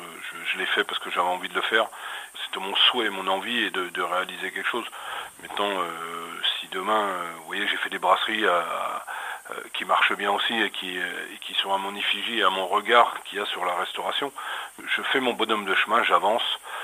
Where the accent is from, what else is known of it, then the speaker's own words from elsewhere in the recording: Bourgogne-Franche-Comté, France; je suis originaire du Jura, d'un petit village de 450 à 500 habitants.